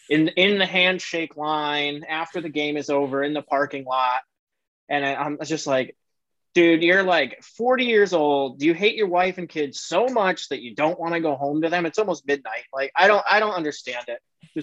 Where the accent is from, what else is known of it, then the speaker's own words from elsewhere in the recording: Meriden, Connecticut, United States; I grew up here in Connecticut in a town called Meriden, which is it's about 20 minutes outside of Hartford in New Haven.